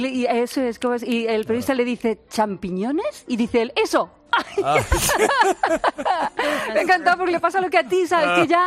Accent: Albacete, Castilla-La Mancha, Spain; como soy de Albacete, no me van a pasar nunca estas cosas

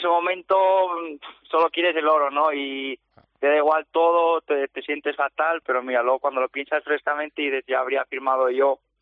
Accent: La Rioja, Spain; also born or lived in Zaragoza; No, yo soy riojano, lo que pasa que por causas personales falleció mi madre y tuve que irme a vivir a Zaragoza.

